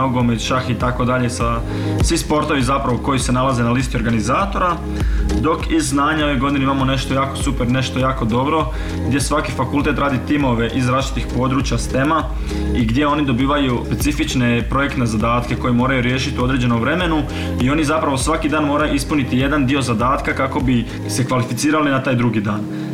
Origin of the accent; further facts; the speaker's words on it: Osijek, Osijek-Baranja County, Croatia; Mi iz Osijeka smo se jako super pripremili.